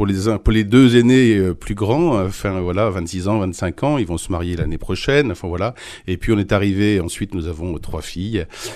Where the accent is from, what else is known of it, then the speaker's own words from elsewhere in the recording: Laval, Pays de la Loire, France; j'ai du sang breton comme tout Mayennais qui se respecte. Oui, je suis né à Laval et j'ai grandi effectivement en Mayenne en courant dans ce joli département rural et dans le Bocage